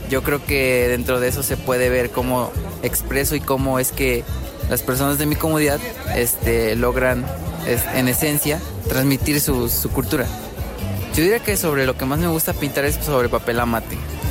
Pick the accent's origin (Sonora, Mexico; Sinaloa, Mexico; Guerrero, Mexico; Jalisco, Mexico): Guerrero, Mexico; Xaritla; Hola, mucho gusto … yo vengo de Xaritla, Guerrero.